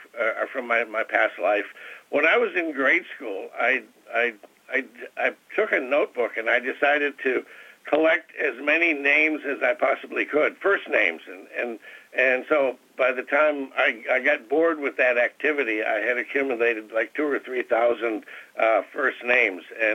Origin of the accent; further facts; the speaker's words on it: Tomah, Wisconsin, United States; Yeah, I grew up in Tomah, Wisconsin, not far from you